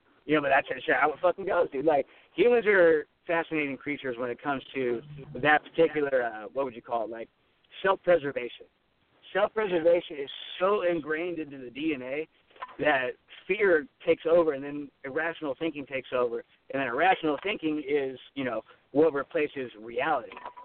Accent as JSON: {"language": "English", "town": "Sacramento", "region": "California", "country": "United States", "said": "I'm from Sacramento. I didn't even know racism was until I was like 23 years old."}